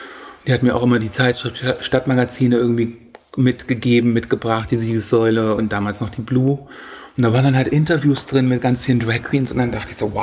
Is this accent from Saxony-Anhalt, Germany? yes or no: yes; Halle, Saxony-Anhalt, Germany; Ich habe damals in Halle an der Saale gelebt, wo ich herkomme